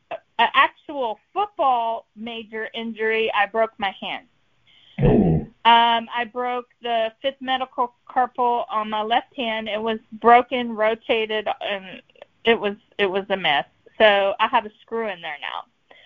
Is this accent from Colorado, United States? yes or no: no; Virginia, United States; born there; now in Texas, United States; No, actually, I was born in Northern Virginia.